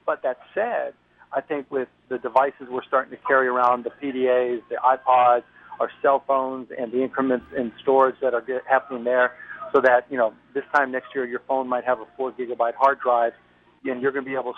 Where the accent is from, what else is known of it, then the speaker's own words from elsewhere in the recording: Pittsburgh, Pennsylvania, United States; The Steelers, baby. I grew up in Pittsburgh.